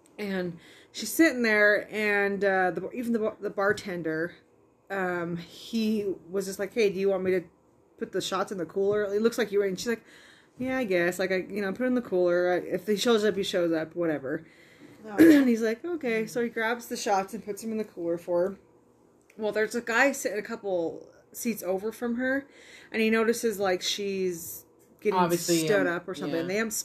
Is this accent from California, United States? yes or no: no; Wyoming, United States; We're from Wyoming. If you can't tell.